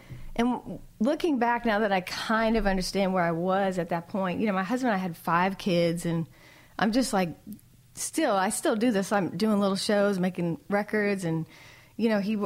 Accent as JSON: {"language": "English", "town": "Boston", "region": "Massachusetts", "country": "United States", "tie": "born or raised there", "said": "my friend Mary Gaucher, who I grew up in the Boston community playing shows"}